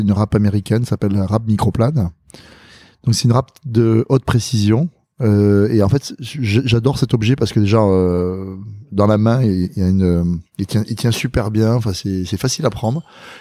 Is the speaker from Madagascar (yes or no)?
yes; Madagascar; born there; Alors moi, je suis né à Madagascar, parce que mon papa et ma maman, ils vivaient à Madagascar, et ils ont vécu longtemps, ils ont vécu à peu près 30 ans.